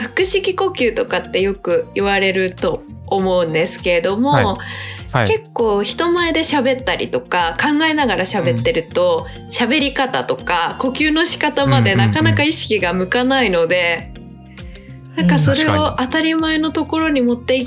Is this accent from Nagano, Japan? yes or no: no; Tokyo, Japan; 私東京ですね、多摩地区っていうちょっとまあ田舎の方の東京と。